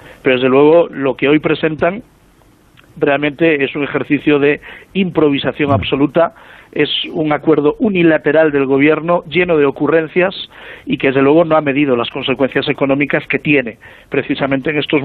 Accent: Ferrol, Galicia, Spain; yo soy de Ferrol, a 40 kilómetros de Ferrol está el ayuntamiento de Aspontes

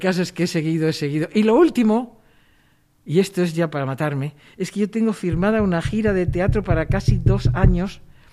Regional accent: Salamanca, Castile and León, Spain; Yo soy de Salamanca.

